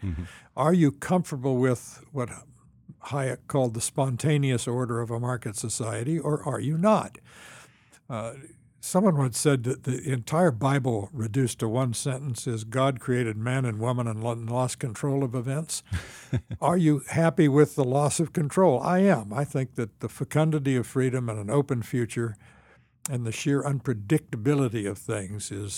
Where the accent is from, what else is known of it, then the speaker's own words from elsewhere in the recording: Champaign-Urbana, Illinois, United States; it began growing up in central Illinois. I grew up in Champaign-Urbana. My father was a philosophy professor at the University of Illinois.